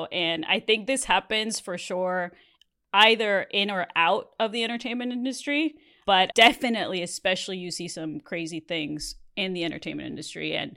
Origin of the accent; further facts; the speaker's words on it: Mexico; now in Los Angeles, United States; I grew up in Mexico. I saw a bunch of chauvinism and crazy stuff as to how women were treated down there.